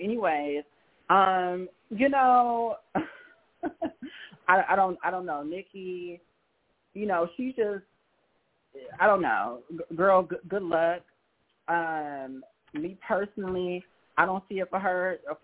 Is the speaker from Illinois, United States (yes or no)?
yes; Chicago, Illinois, United States; I haven't paid attention to … I'm from Chicago